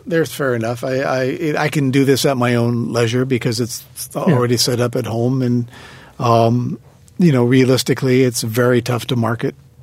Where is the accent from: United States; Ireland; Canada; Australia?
Canada; Windsor, Ontario; I'm going to try to schedule one in Windsor for the next day, Windsor being my hometown.